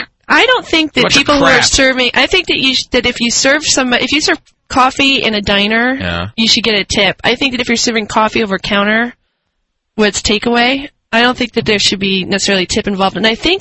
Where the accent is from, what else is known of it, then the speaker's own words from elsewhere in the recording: New York, United States; I mean, I'm from New York, and it's like tipping's just a way of life.